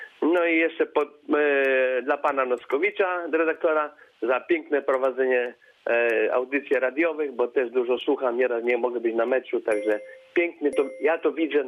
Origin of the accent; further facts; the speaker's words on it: Lubsko, Lubusz Voivodeship, Poland; No, chodzi o Zieloną Górę, bo jestem z Lubska, tak.